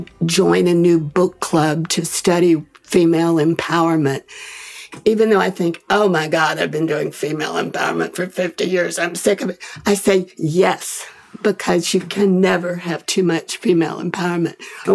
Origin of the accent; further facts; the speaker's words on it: Austin, Texas, United States; moved away as an adult; also born or lived in Houston; now in Brooklyn, United States; But grew up in Austin, moved as a 20-something to Houston, lived there way long.